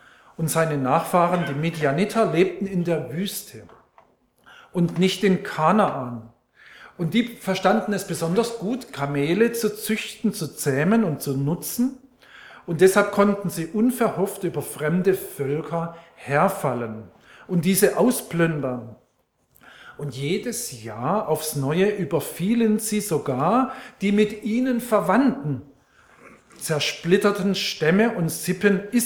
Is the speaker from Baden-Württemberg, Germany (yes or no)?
yes; Baden-Württemberg, Germany; Also ich bin Badener.